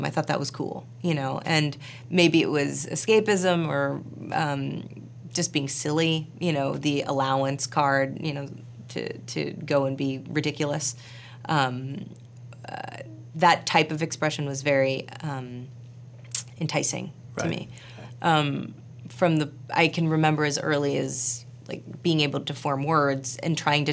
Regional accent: New York City, New York, United States; I mean, I grew up in New York City, and my mom is sort of this stunning kind of patrician blonde

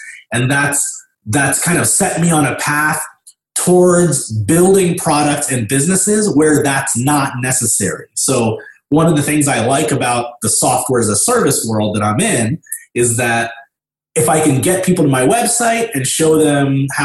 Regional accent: Dayton, Ohio, United States; I grew up in Dayton, Ohio. Dayton is a city close to Cincinnati, southwest Ohio.

